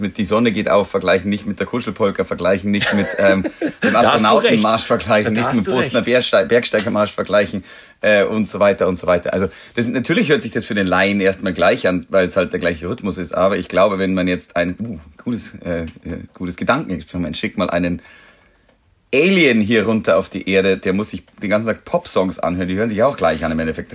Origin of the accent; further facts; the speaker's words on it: Bavaria, Germany; ich als Oberbayer, hier geborener Oberbayer, auf dem Land geborener Oberbayer